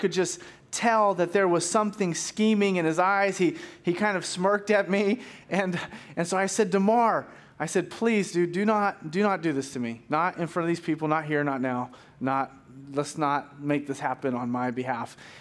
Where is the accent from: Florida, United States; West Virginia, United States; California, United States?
California, United States; Sunnyvale; So I grew up in Sunnyvale, and I was an athlete